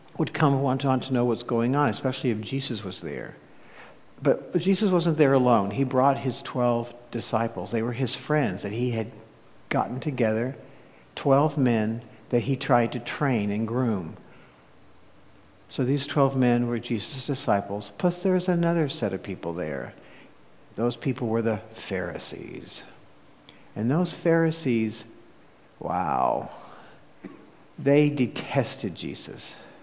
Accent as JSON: {"language": "English", "region": "Tennessee", "country": "United States", "said": "I know that I hail from Tennessee. And you live in Texas"}